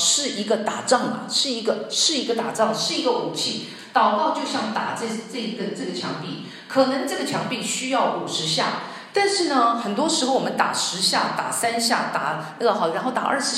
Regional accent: Taiwan; 因为我是从台湾来的哈

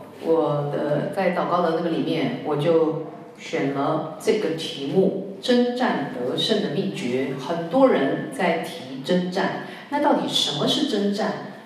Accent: Taiwan; 因为我自己本身从台湾来的。

